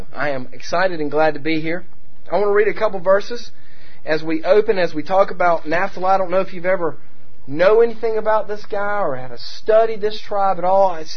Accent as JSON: {"language": "English", "town": "Greensboro", "region": "North Carolina", "country": "United States", "said": "I'm from Greensboro, North Carolina. I can get here in about an hour from where we live, on the very southeast corner of Guilford County, maybe a little over an hour."}